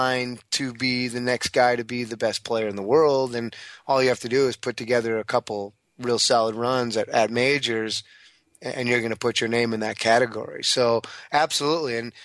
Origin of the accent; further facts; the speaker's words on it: Midwest, United States; And growing up in the Midwest, I played a lot of golf when the conditions were severe.